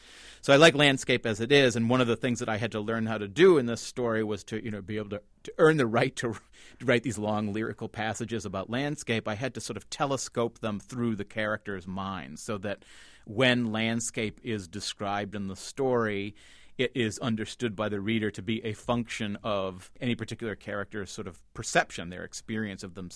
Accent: Wenham, Massachusetts, United States; Enon was, I should maybe say, was just the original name given to my hometown of Wenham in the first third or half of the 17th century.

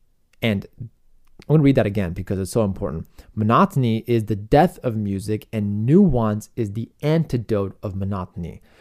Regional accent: Chicago, Illinois, United States; In my hometown of Chicago, I remember when I attended one of the … concerts when I was a young fellow

